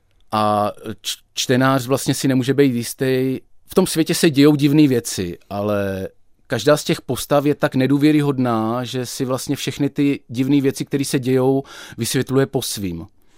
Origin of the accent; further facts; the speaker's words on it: Olomouc, Olomouc Region, Czechia; když u nás v Olomouci jsem objevil jako dítě obchod